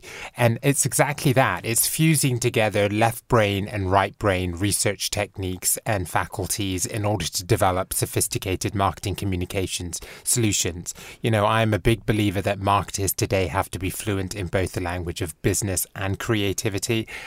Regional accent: Bristol, South West England, United Kingdom; moved away as an adult; now in United States; I was born and raised in Bristol. I did much of my schooling in England, and then in my early 20s, I headed off to the United States.

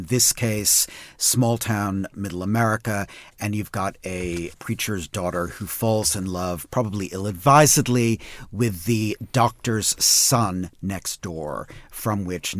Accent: United States; and I say this as an American

